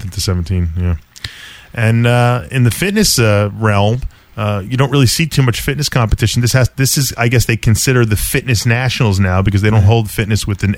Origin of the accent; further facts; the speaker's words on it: New Jersey, United States; Yeah, well, Jersey is, I'm from Jersey, yeah. You know, it's different.